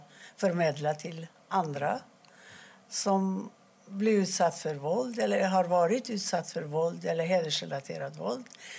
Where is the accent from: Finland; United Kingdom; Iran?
Iran; now in Sweden; jag flydde till Sverige från Iran efter revolutionen 1979.